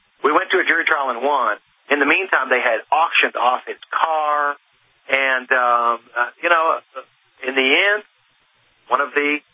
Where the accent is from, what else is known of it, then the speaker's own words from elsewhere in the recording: Alaska, United States; But I've been talking to people in my hometown in Alaska.